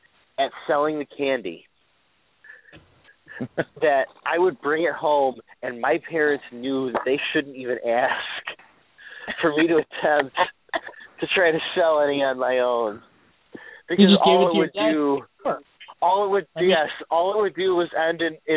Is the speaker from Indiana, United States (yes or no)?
yes; Indiana, United States; I am originally from Northwest Indiana. I went to St. Mary's Catholic Elementary in Griffith, Indiana